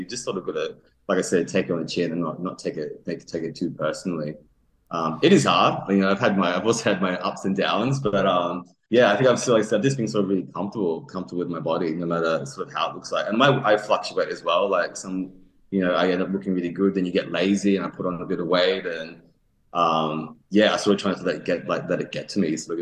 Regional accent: Mackay, Queensland, Australia; Also, originally, I'm from Mackay in North Queensland, so it's hot. It's really, really hot.

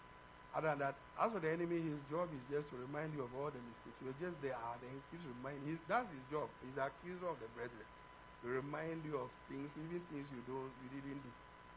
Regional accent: Ghana; It's just like when we were growing up in Ghana.

